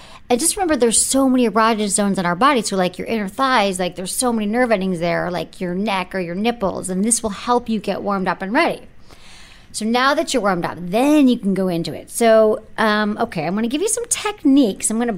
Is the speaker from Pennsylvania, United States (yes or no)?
no; San Francisco, California, United States; I came from San Francisco. I'm so PC.